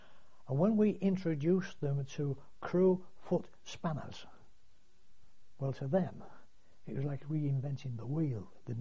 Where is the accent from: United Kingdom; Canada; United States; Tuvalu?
United Kingdom; But of course, being British and having to work with limited tools